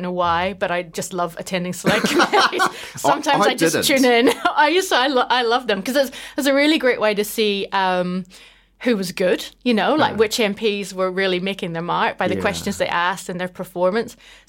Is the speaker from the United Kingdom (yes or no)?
yes; Belfast, Northern Ireland, United Kingdom; I grew up just outside Belfast. And it was, I grew up in that time during the Troubles